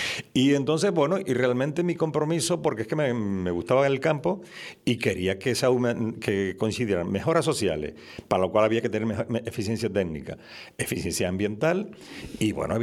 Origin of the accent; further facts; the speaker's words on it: Valle de Guerra, Canary Islands, Spain; me he desarrollado toda la vida profesional en Tacoronte, soy de Valle de Guerra. Entonces, además vengo del mundo agrario, mis padres eran medianeros